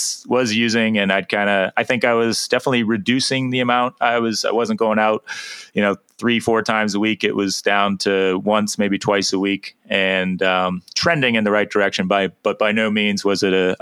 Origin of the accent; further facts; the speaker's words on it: Massachusetts, United States; Growing up in Massachusetts, the Boston Marathon is always, you know, something I had gone to and watched as a kid